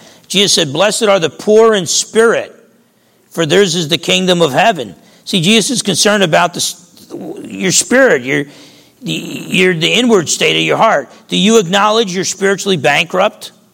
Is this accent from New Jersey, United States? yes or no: yes; New Jersey, United States; I can remember growing up in Jersey, I wasn't the biggest, I used to box, but boxing has different weight classes.